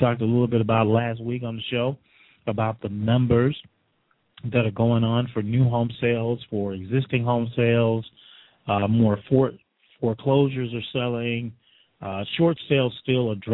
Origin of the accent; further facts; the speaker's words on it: Texas, United States; what that tells me, you know, and I grew up in Texas, that tells me ends are not meeting.